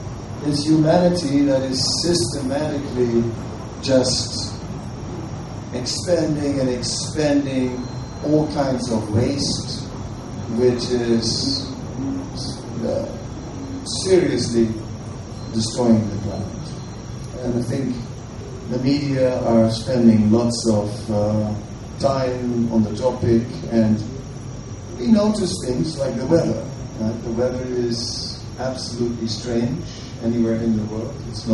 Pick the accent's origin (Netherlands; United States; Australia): Netherlands; I'm from the Netherlands. It is a country, we have a lot to do with water and boats